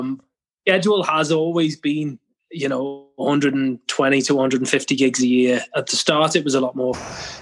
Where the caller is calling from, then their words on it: Enniskillen, Northern Ireland, United Kingdom; My house in I'm about 10 miles outside Enniskillen County Fermanagh.